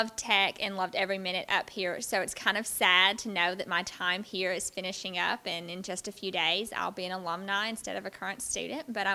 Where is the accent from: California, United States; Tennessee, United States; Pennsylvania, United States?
Tennessee, United States; Holladay; I'm from Holladay, Tennessee, which is a very small community in West Tennessee.